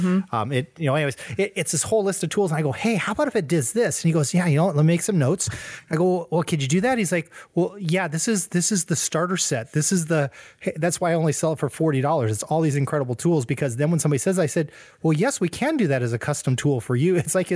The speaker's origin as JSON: {"language": "English", "town": "San Diego", "region": "California", "country": "United States", "said": "I'm from San Diego. I used to live down near the beach, surfing, rollerblading, flying kites at Mission Bay"}